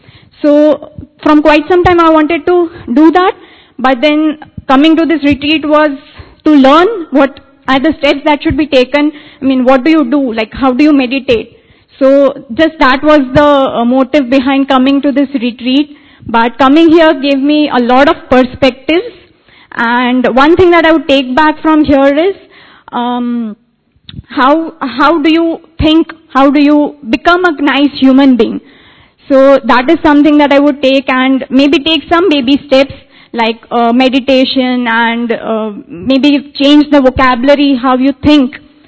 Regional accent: Bangalore, Karnataka, India; I come from Bangalore.

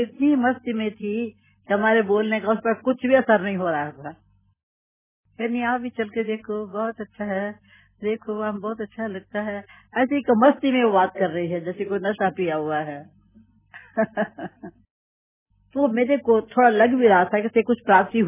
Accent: Pakistan; now in India; हम पाकिस्तान से भी आए हैं

